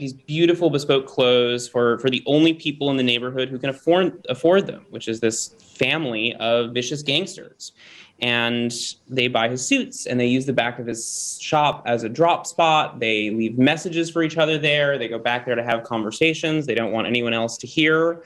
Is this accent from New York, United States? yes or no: no; Chicago, Illinois, United States; I'm from Chicago, and I remember growing up here and going to see movies that were supposed to be set in Chicago.